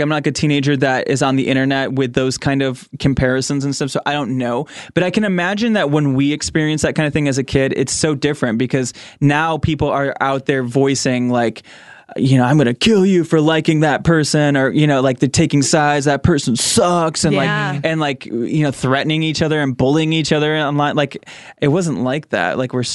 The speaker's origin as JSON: {"language": "English", "region": "Michigan", "country": "United States", "tie": "born or raised there", "said": "Michigan must have been like a good spot for them because I literally went to like 10 live tapings or whatever in my hometown."}